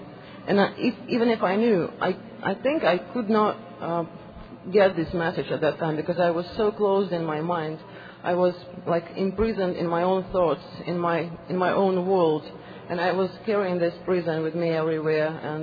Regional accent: Russia; I'm from Russia.

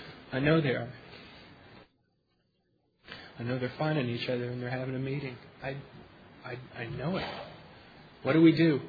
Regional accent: Albuquerque, New Mexico, United States; from Albuquerque.

